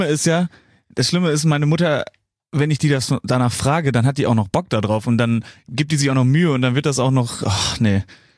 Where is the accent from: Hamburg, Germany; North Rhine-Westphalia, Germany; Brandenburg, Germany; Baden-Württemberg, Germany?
North Rhine-Westphalia, Germany; Cologne; Jetzt oute ich mich hier als Kölner richtige Partykanone.